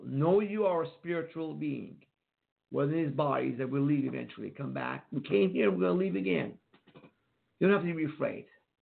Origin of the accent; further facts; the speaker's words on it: United States; as a Jewish born and raised in America.